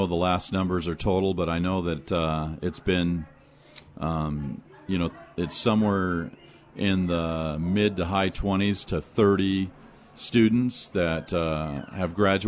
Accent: California, United States; Yes, I grew up in Southern California.

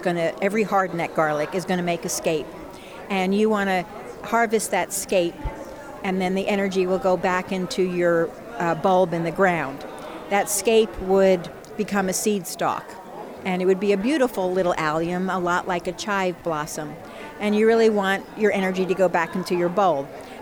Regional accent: Georgia, United States; But I'm from North Georgia, and I was used to growing softneck garlic, where the necks are soft and braidable.

